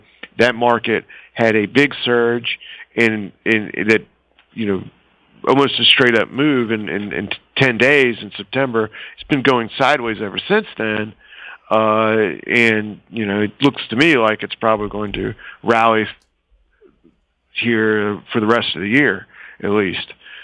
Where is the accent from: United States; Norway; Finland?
United States; But I would not consider having all my money in the S&P 500 or just only American stocks as an American.